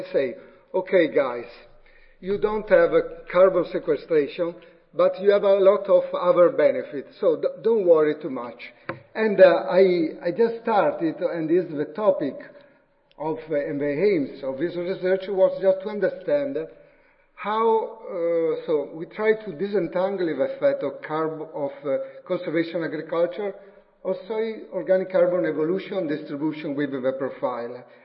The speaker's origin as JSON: {"language": "English", "town": "Padua", "region": "Veneto", "country": "Italy", "said": "And so I come from Padova. Padova is located in northeastern Italy."}